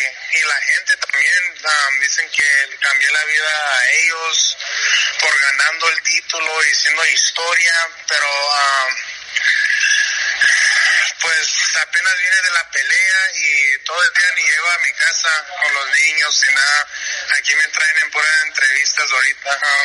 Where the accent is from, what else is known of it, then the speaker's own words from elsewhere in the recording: United States; born there; nomás porque nací aquí en los Estados Unidos